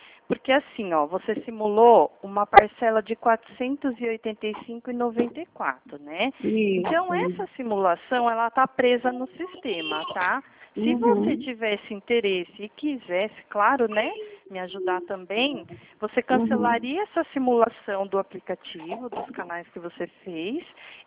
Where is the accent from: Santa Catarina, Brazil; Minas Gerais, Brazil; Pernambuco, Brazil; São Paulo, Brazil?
São Paulo, Brazil; Eu sou de São Paulo